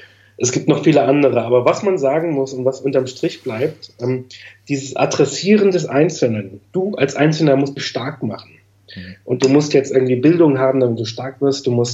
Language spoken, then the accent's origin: German; East Germany, Germany; wie gesagt, ich bin selber Ostdeutscher